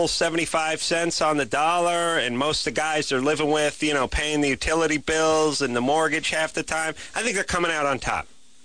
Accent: Los Angeles, California, United States; It's like I grew up in Los Angeles. I was a Rams fan for, you know, 30 years, and then they moved.

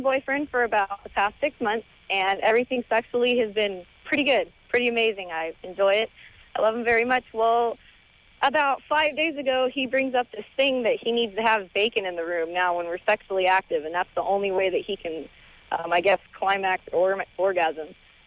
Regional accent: Riverside, California, United States; Southern California, right? But yes, right in Riverside.

